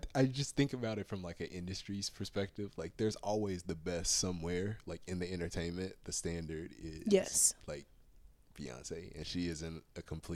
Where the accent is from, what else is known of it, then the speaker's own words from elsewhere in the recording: the South, United States; I'm Southern, you know, I grew up in the South, so I grew up listening to country.